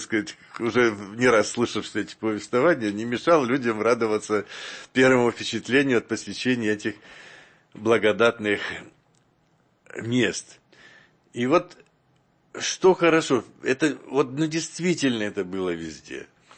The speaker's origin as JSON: {"language": "Russian", "town": "Almaty", "country": "Kazakhstan", "said": "Я из Алматы приезжал, так сказать, раз в полгода в Троице-Сергию Лавру."}